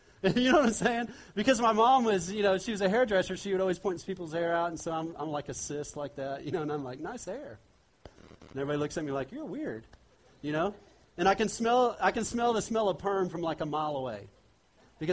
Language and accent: English; Bethany, Oklahoma, United States; born there; Well, I was born in Bethany, Oklahoma. Anybody know where Bethany, Oklahoma is? Yeah? Born in Bethany, Oklahoma, to parents.